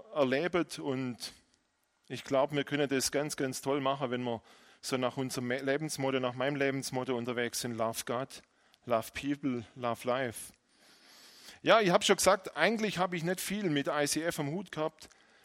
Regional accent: Dettingen an der Erms, Baden-Württemberg, Germany; ich komme aus Dettinger-Urms. Dettinger-Urms, wenn ihr das mal kurz in Map anschaut, ist eigentlich Mitte in der Region Neckaralb. Dettinger-Urms, ein Ort mit 10.000 Einwohnern, 9.000 Einwohnern und dort bin ich eigentlich seit Generationen zu Hause

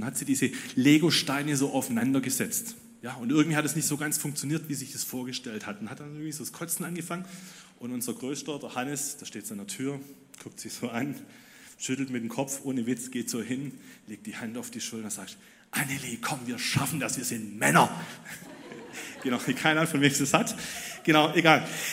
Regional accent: Ludwigsburg, Baden-Württemberg, Germany; born there; Ich wurde im Winter 1999 in Ludwigsburg geboren

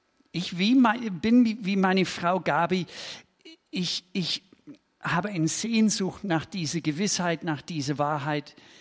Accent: Minnesota, United States; German is a second language; moved away as an adult; Ich komme aus Bundesstaat Minnesota in den USA. Das liegt im Norden, grenzt Kanada. Wunderschöne Gegend. Da haben wir viele aus Skandinavien, auch viele Deutsche dazu. Und da bin ich aufgewachsen.

